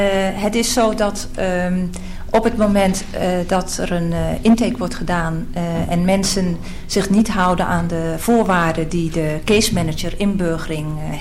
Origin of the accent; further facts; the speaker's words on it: Netherlands; accent: Dutch; Ja, goed, dan was ik wellicht met mijn Nederlandse tongval ook aan de orde gekomen.